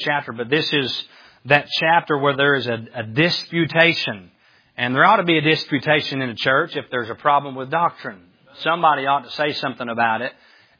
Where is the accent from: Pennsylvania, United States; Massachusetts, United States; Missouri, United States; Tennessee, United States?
Tennessee, United States; I am from East Tennessee.